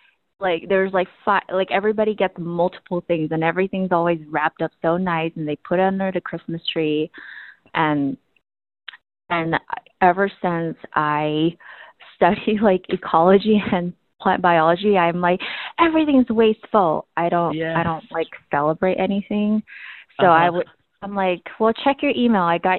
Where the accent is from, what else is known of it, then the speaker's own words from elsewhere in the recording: Hong Kong; when I grew up in Hong Kong